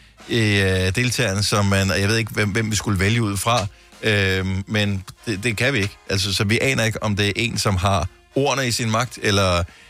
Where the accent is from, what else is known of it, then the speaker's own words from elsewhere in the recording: Esbjerg, Region of Southern Denmark, Denmark; born there; also born or lived in Bramming; Jeg er født i Esbjerg, jeg har boet i Bramming, som ligger lige rundt om hjørnet på Varde.